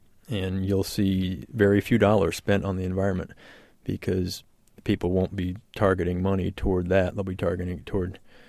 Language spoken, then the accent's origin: English; Texas, United States; I'm up here from Texas, and I listen to public radio down there all the time